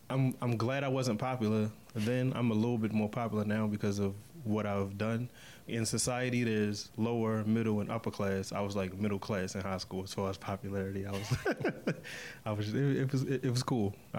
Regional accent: Baltimore, Maryland, United States; I'm from Baltimore, Maryland. Yeah, right. West Side.

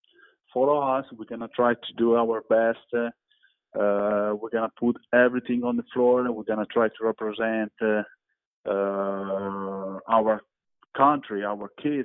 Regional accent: Bologna, Emilia-Romagna, Italy; English is a second language; basketball from where I came from, I'm from Bologna, is very famous

